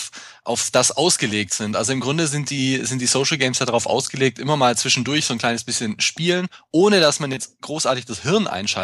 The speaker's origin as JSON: {"language": "German", "region": "Swabia", "country": "Germany", "said": "ich bin Schwabe"}